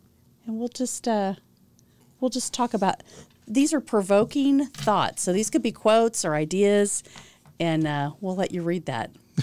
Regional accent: Greenwood, United States; that's what I love about growing up in Greenwood and then seeing how it's changed so much.

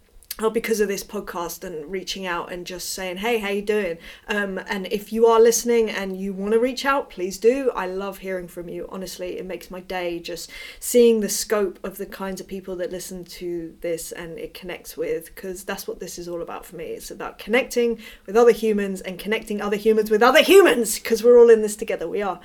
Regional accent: London, United Kingdom; I grew up in North London, but I don't currently live in North London.

